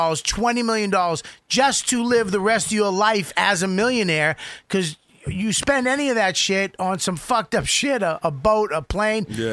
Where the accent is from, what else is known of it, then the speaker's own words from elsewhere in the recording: Boston, Massachusetts, United States; I do that to everybody though. I'm from Boston, that's what we do.